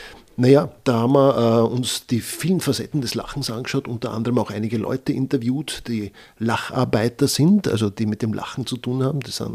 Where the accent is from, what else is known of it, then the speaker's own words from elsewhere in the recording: Vienna, Austria; Und ich bin ja auch Wiener, gell?